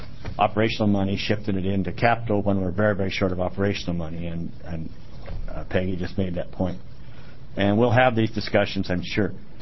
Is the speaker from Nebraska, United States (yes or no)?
no; Washington, United States; I'm from Eastern Washington, and some of you know that.